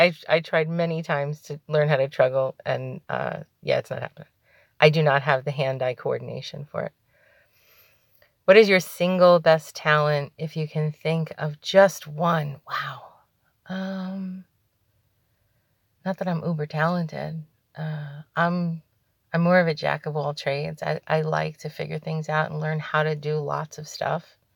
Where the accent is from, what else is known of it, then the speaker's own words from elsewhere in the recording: New York City, New York, United States; Yeah, it's aunt. I'm a New Yorker, so it's, you know, that's how it comes out.